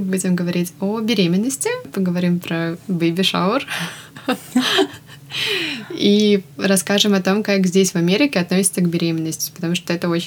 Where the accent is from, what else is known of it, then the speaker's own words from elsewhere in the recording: Russia; moved away as an adult; now in United States; Мы обе родом из России, но сейчас живем в Калифорнии. … я живу в Америке примерно 1.5 года.